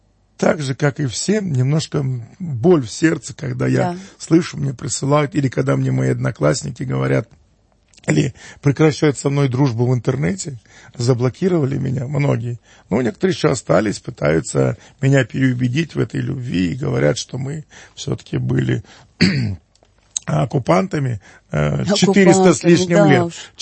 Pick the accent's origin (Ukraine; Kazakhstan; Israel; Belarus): Kazakhstan; also born or lived in Orenburg, Russia; я всю школу закончил в Казахстане, я закончил училище, техникум в Казахстане. Поэтому Казахстан меня выкормил, выучил. Как я могу, сын Казахстана, говорить о своей земле плохо? Хотя я родился в Оренбурге, в России